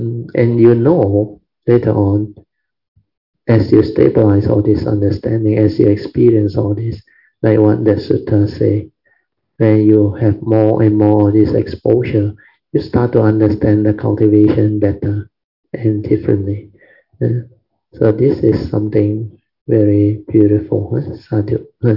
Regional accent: Malaysia; explained to them we are from Malaysia.

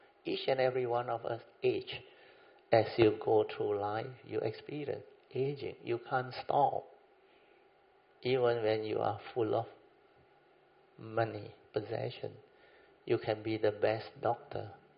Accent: Malaysia; Let's say KL, CC, we are Malaysian.

